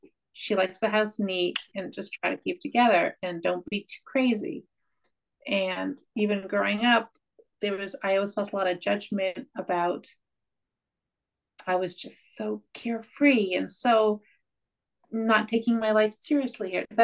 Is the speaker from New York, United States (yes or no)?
yes; New York, United States; I'm from New York.